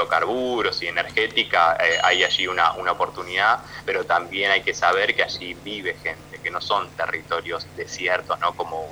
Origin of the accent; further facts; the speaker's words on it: Lanús, Buenos Aires Province, Argentina; Yo soy de Lanús, siempre me tomaba el 37 y el 45 para ir a trabajar, para ir a estudiar